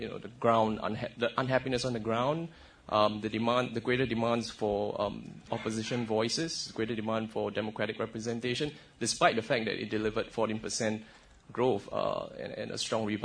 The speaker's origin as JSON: {"language": "English", "country": "Singapore", "said": "I'm a reporter from Singapore."}